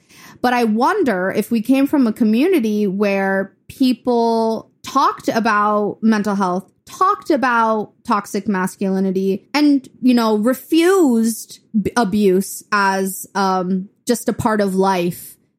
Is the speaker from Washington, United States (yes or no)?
no; Downers Grove, Illinois, United States; born there; I was born in Downers Grove, Illinois.